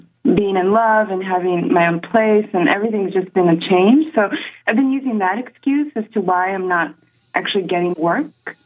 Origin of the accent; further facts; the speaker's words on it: United States; now in Germany; I'm American. I'm living in Germany, and I have issues with communicating with people.